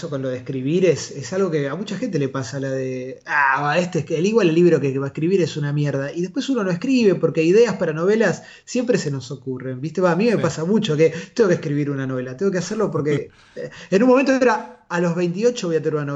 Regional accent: Argentina; como argentinos.

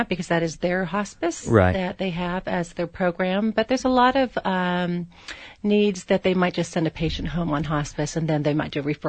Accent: California, United States; now in New Mexico, United States; California.

